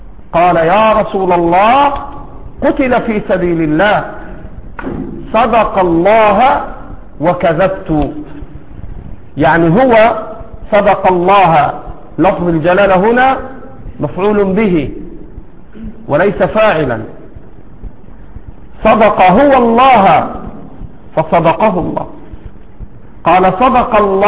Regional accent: Egypt; بعض المساجد عندنا في مصر تنسب إلى السنة

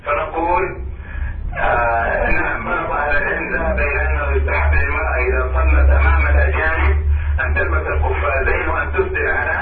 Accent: Saudi Arabia; عندنا في السعودية

